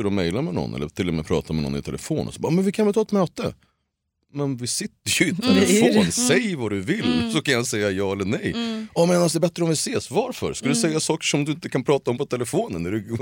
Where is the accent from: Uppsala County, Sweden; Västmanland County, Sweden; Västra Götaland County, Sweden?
Uppsala County, Sweden; Gottsunda; jag kommer från Gottsunda heter det. Ett område utanför Uppsala.